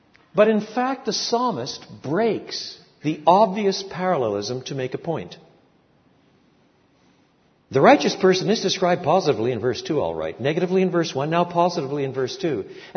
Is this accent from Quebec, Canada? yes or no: yes; Quebec, Canada; When I was growing up in French Canada, we lived on the dirtiest river in Quebec, la Rivière Saint-François.